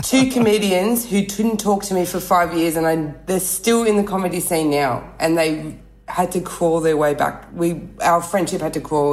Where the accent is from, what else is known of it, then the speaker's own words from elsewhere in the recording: Sydney, New South Wales, Australia; now in Perth, Australia; I'm from Sydney and then my husband's from Perth and him and I did long distance for like 18 months, and then I moved to Perth in 2000 and something for him, 2009